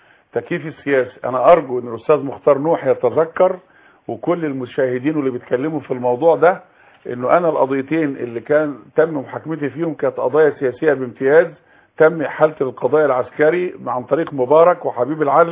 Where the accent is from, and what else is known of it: Egypt